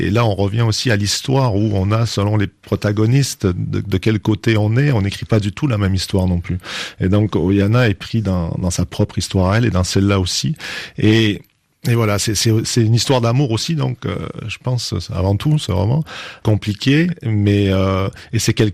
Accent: Quebec, Canada; moved away as an adult; now in France; Je suis un Québécois qui vit en France depuis 20 ans

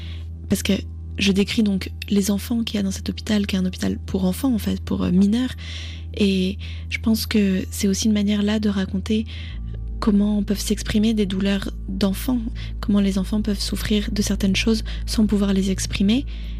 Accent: France; also born or lived in Vietnam; quand je suis au Vietnam, on remarque tout de suite que je suis française, et quand je suis en France, on remarque tout de suite que je suis vietnamienne. Donc j'ai vraiment grandi avec cette contradiction.

